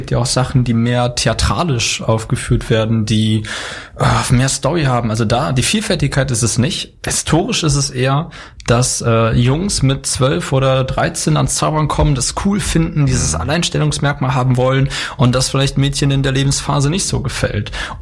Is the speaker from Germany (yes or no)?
yes; Bonn, North Rhine-Westphalia, Germany; born there; now in Cologne, Germany; Ich bin gebürtiger Bonner und jetzt auch nach Köln umgezogen.